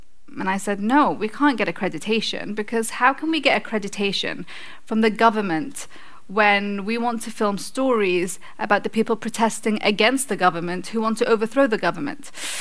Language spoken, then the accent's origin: English; Sana'a, Amanat Al Asimah, Yemen; in my hometown of Sana'a, this beautiful city that you can see behind me.